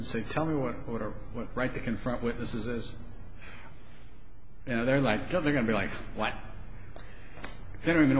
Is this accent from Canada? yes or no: no; Mexico; now in United States; I grew up in Mexico.